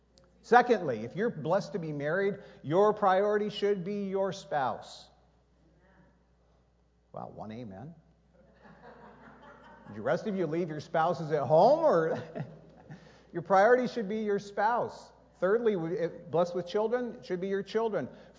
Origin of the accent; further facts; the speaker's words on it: Michigan, United States; I find myself in Indiana. I believe I'm being used of God right now. You didn't even catch that. I'm from Michigan.